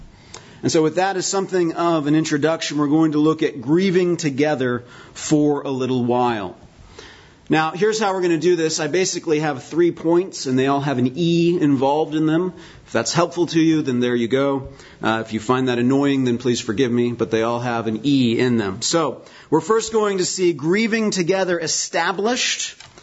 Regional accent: Poulsbo, Washington, United States; I have a good friend that was actually a man that was a missionary in the church that I grew up in Paulsbo, Washington

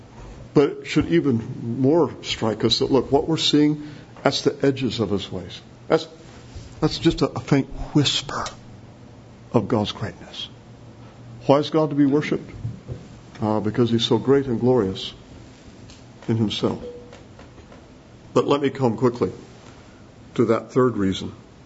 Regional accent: Longview, Washington, United States; I'm from Longview, so I can say that, right?

